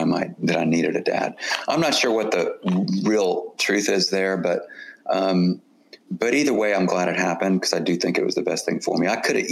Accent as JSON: {"language": "English", "town": "Houston", "region": "Texas", "country": "United States", "tie": "born or raised there", "said": "growing up in Houston, listening to, I mean, my parents were, you know, big fans"}